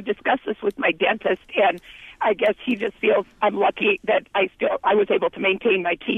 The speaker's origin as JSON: {"language": "English", "region": "Kentucky", "country": "United States", "said": "I'm traveling on the road, so I'm actually from Kentucky."}